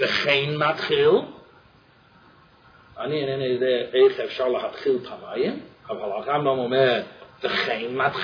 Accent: United States; אני אמריקאי, יש חמונה מצלד. מה אני יכול לעשות?

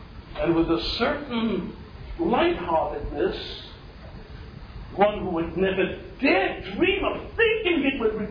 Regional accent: Williamsburg, United States; All my children were born in Toronto. All right, my wife is from Toronto. I'm from Williamsburg.

